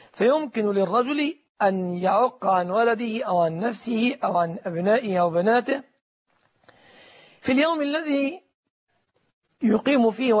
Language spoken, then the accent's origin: Arabic; Egypt; بلادنا مصر ليس هناك بنك